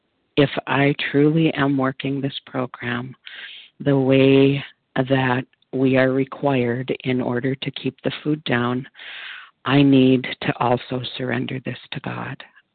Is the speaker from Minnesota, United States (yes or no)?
yes; Minnesota, United States; I am from Minnesota, but currently enjoying the weather down in southern Texas.